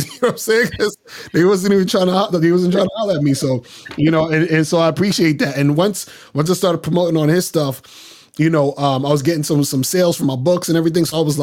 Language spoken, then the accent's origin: English; Brooklyn, New York, United States; I'm from Brooklyn. Born in Brooklyn. Yeah. So I've been, you know, Brooklyn. I'm in Bed-Stuy.